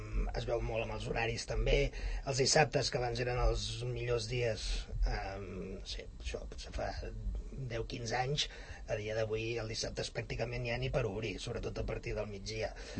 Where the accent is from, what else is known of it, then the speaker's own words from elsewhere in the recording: Cerdanyola, Catalonia, Spain; jo sóc de Cerdanyola i és pràcticament inexistent